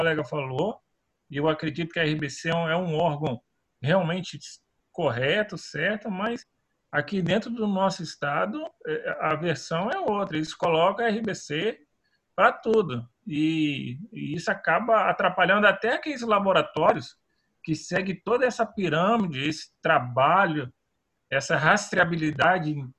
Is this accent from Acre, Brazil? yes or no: no; Espírito Santo, Brazil; Sou do Espírito Santo.